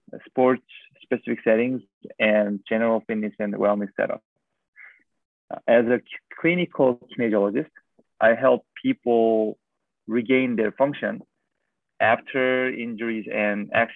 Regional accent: South Korea; English is a second language; We are going to South Korea, where I am originally from. I'm going back to my home country to give back by providing workshops and seminars.

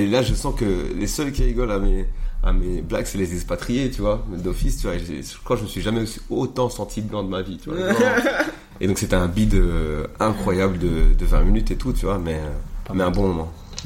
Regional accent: Rwanda; Et je suis pas congolais, je suis rwandais, tu vois.

